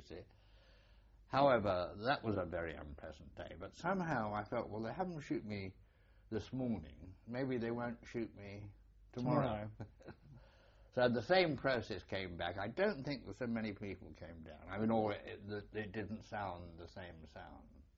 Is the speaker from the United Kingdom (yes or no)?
yes; United Kingdom; I said, I'm a British officer.